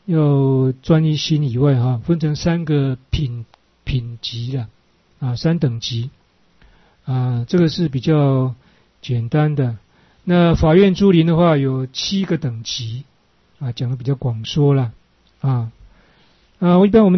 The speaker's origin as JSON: {"language": "Chinese", "country": "India", "second_language": "Chinese", "said": "甚至我们印度人这一个礼就是说我们用最尊贵的头去碰到对方的脚"}